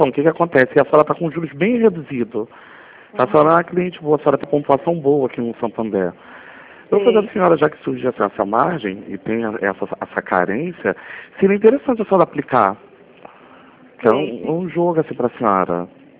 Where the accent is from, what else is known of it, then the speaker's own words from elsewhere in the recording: Madureira, Rio de Janeiro, Brazil; Eu sou daqui de Madureira.